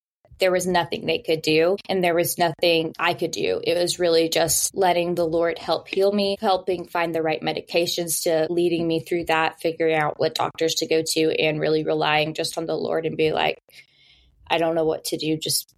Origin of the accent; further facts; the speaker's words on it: Birmingham, Alabama, United States; now in California, United States; I am actually all the way out in California, so very far from home. Born and raised in Birmingham, graduated from Vestavia High School and then went to Alabama